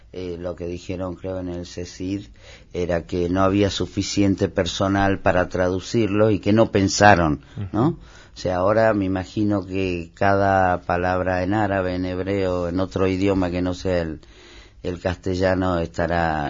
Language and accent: Spanish; Argentina; moved away as an adult; now in Spain; llevo 28 años. En un año más voy a tener la misma cantidad de años en Argentina que aquí.